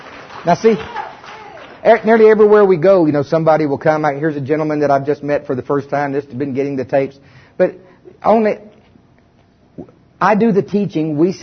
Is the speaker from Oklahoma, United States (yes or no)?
yes; Tulsa, Oklahoma, United States; I started off, you know, we're from Tulsa.